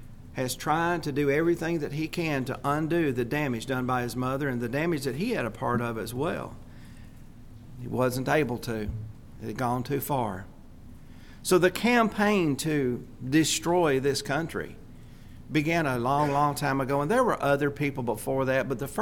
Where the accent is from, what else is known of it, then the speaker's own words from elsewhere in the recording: the South, United States; a lot of us remember the days when we could drive to the schoolyard we're from the South, in our pickup trucks with a gun rack in the back.